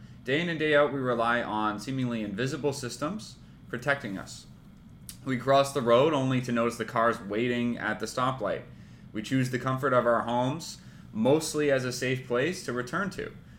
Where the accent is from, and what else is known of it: Austria; born or raised there; English is a second language; now in United States